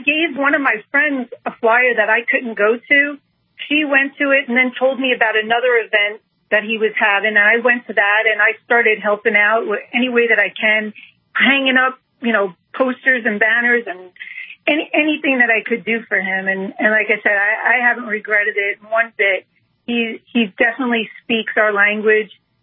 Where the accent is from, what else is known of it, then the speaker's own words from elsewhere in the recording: Arizona, United States; I am from Arizona.